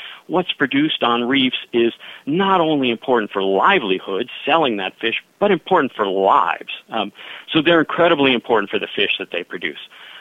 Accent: Northport, New York, United States; I grew up on Long Island, and as a kid, I was always on the shores around Northport, which was a little town.

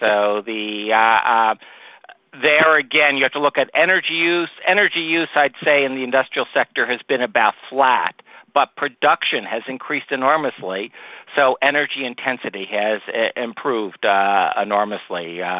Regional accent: Northeast, United States; You know, I grew up in the Northeast. The heating was more important than cooling, but down south, cooling is really important.

